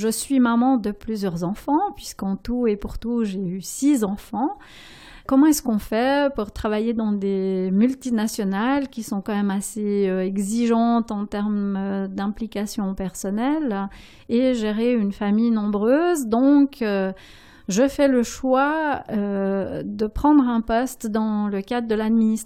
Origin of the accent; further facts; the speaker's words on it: Neuchâtel, Switzerland; Quand j'étais enfant, j'ai grandi à Neuchâtel dans le quartier où il y avait une belle fabrique de chocolat qui s'appelait Suchard